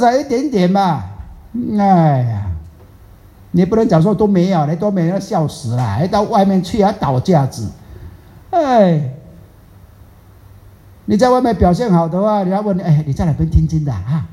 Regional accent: Fujian, China; 所以我们福建话有一句话叫做

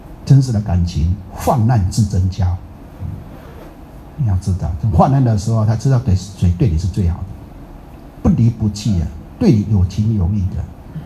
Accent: Taiwan; 以前我们乡下是这样呢。50年前，我们台湾的乡下刚崩坏的乡下都这样呢。

